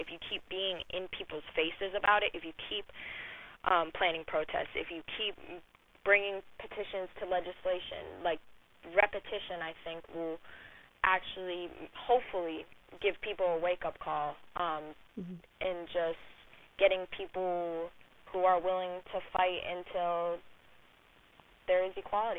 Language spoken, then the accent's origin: English; New Hampshire, United States; I grew up in New Hampshire in a place where the only ethnic people I knew were my uncle and my mom's friend, Odilon.